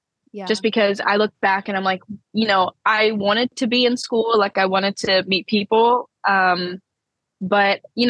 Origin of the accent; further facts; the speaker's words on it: Tennessee, United States; now in Florida, United States; Like, I'm down here in Florida and I'm like, where is all the mountains? Because, you know, I'm from Tennessee.